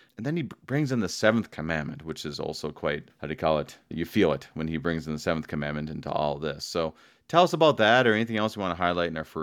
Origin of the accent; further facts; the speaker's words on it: United States; Ooh, I'm an American. I like freedom.